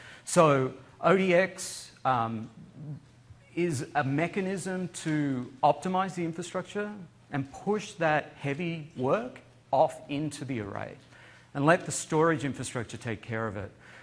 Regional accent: Australia; accent: Australian; And in that 15 years, I've been incapable of getting rid of my Australian accent. So my background is from Australia.

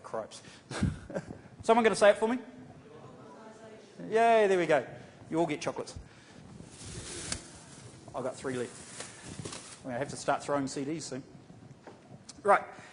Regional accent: Wellington, New Zealand; I'm from Wellington, man, you have to excuse me, right? We don't have that many fingers down there.

